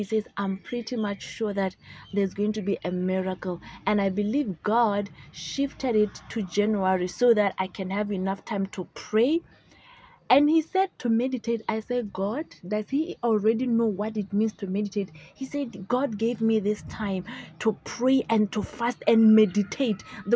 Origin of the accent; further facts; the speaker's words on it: Botswana; from Botswana, psychologist in prison.